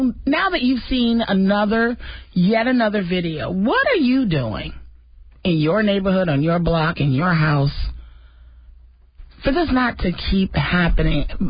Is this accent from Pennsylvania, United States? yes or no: no; Detroit, Michigan, United States; but I'm from Detroit originally, so, you know, I still wait until after Labor Day to break out all the white.